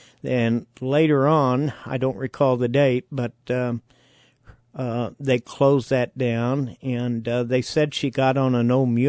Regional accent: Columbia, United States; That's where I grew up.

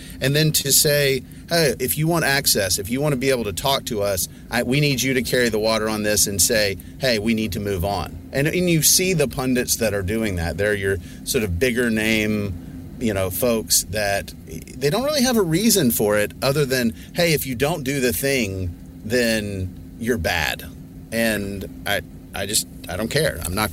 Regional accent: United States; I'm an American. I'll never do that.

